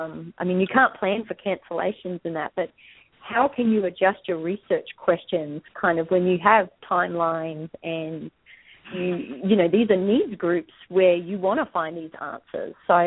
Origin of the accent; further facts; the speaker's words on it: Australia; now in Hawaii, United States; I don't sound Hawaiian. I'm from Australia, so don't be put off by that, please.